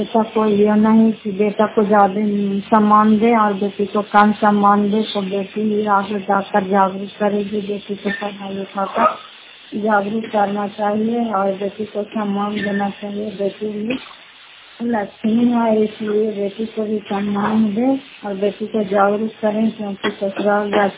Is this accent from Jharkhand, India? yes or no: no; Fatehpur, Bihar, India; घर फतेहपुर पंचायत मकौता जिला नालंदा प्रापसरा ब्लॉक की निवासी हूँ।